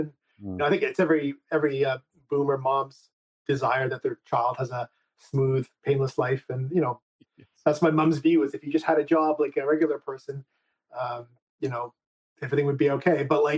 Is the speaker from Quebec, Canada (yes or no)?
yes; Montreal, Quebec, Canada; We grew up in Montreal together in the same kindergarten.